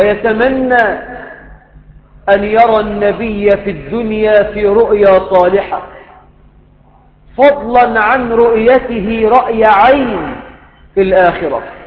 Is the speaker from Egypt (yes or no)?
yes; Egypt; اللهم اجعل بلدنا مصر آمنة مطمئنة